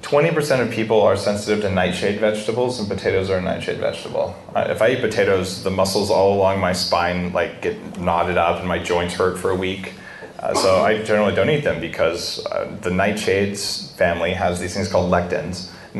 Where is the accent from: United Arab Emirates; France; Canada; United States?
United States; New Mexico; I grew up in New Mexico. Like they grow right south of the border there.